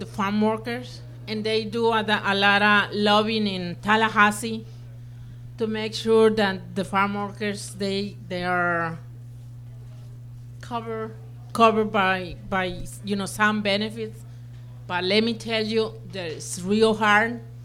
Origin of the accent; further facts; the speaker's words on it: Mexico; English is a second language; now in United States; because I was coming from Mexico at that time, and I can tell you that I know more here the states than Mexico, because we travel from one state to another state.